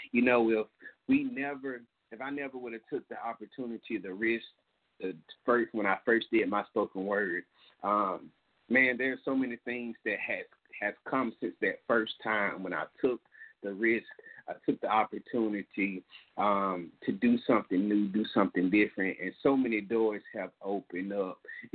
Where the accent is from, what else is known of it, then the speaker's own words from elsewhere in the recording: Gadsden, Alabama, United States; I know in my hometown today in Gadsden, Alabama, we had a young person to die.